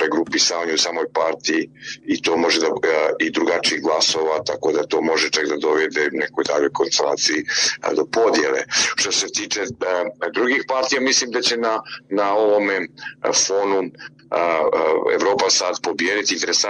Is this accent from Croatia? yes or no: no; Montenegro; prije svega na sjeveru Crne Gore, odakle sam ja